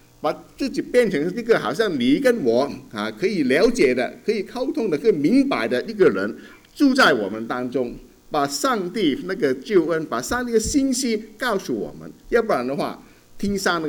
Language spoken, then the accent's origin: Chinese; Chaozhou, Guangdong, China; 我是潮州人